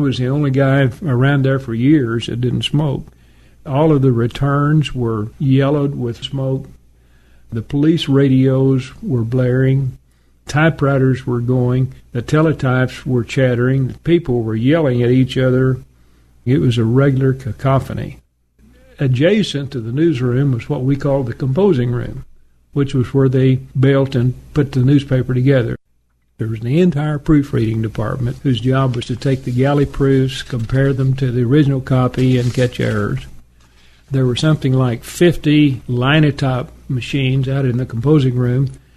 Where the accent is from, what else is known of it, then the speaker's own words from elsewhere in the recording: Sand Springs, Oklahoma, United States; also born or lived in Keystone; We lived at Keystone until 1937, when I was about two. They moved to Sand Springs, Oklahoma, in about 1937. And I grew up in Sand Springs High School.